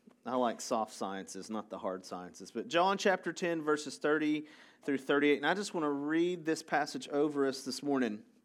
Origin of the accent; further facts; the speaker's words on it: Tennessee, United States; I grew up in Tennessee, so the Atlantic Ocean was kind of close to us.